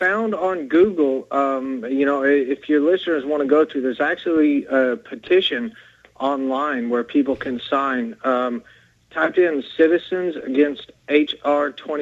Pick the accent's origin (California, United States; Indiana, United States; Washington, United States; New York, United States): New York, United States; Queens; I mean, I'm originally from Queens, you know. So I mean, uh-huh. We're all, you know, Mets fans down there.